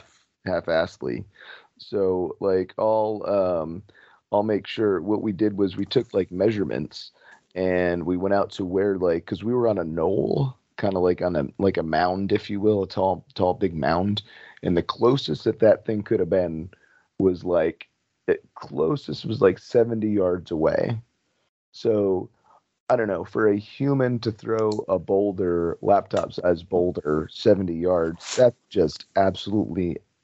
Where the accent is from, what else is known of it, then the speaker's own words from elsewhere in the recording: New Jersey, United States; also born or lived in Florida; Yeah, well, I was originally from New Jersey. My family's up here